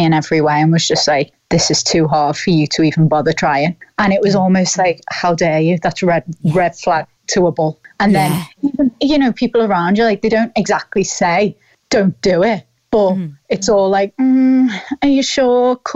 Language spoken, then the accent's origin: English; Liverpool, North West England, United Kingdom; I'm from Liverpool